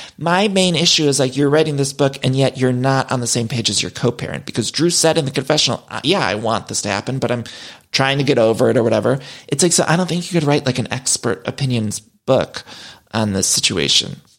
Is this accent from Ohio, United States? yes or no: yes; Solon, Ohio, United States; Growing up, we always had this one place nearby back in my hometown of Solon, Ohio.